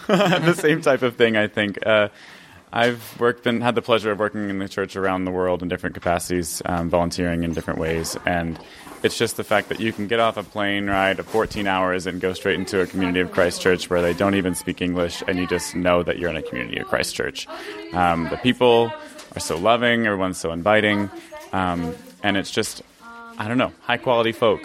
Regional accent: Seminole, Oklahoma, United States; now in Calgary, Canada; I'm originally from the Seminole, Oklahoma congregation, born and raised in Oklahoma, and I've just gotten a job as a young adult minister in Canada West Mission Center in Calgary, Alberta.

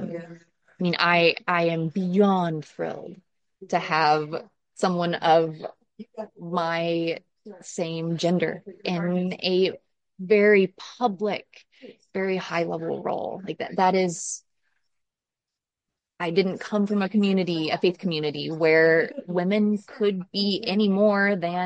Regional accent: Midwest, United States; I am female and white and speak English, and I grew up in the Midwest.

